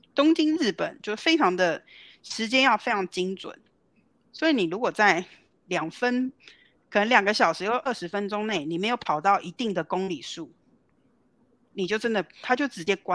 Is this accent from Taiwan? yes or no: yes; Taiwan; now in Melbourne, Australia; 在台湾长大的我